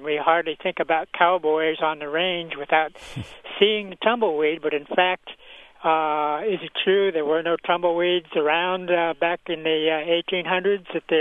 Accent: California, United States; I grew up in the San Joaquin Valley of Central California and was introduced at an early age to the tumbleweed.

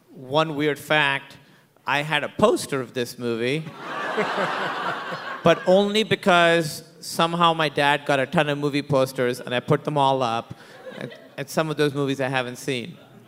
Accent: Pakistan; I was born and raised in Pakistan.

